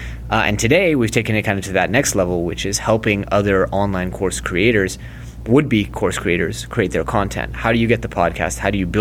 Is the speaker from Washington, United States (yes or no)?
no; California, United States; moved away as an adult; now in Israel; Well, so first, I'm originally from California. I'm a Silicon Valley entrepreneur who became disenchanted and moved to Israel about 5 years ago.